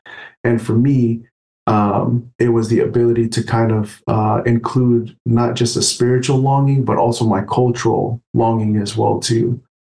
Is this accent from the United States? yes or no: yes; California, United States; it's a fusion of the music that I grew up here in the Bay Area